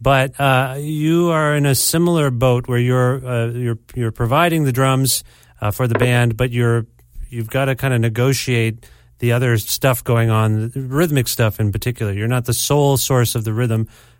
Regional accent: Canada; now in Edmonton, Canada; I'm Canadian.

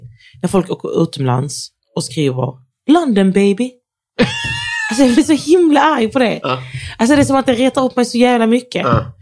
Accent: Landskrona, Skåne, Sweden; Jag kommer från Landskrona.

